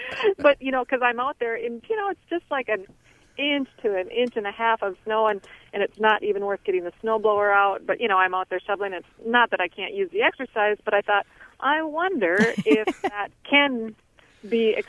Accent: Duluth, Minnesota, United States; now in Sioux Falls, United States; Well, we come from Duluth, Minnesota, down to Sioux Falls, and we didn't have air conditioning, of course, in Duluth

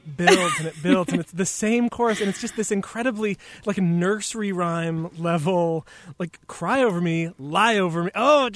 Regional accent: Iola, Wisconsin, United States; I grew up in Iola, Wisconsin, and I did a paper route delivering the Appleton Post Crescent

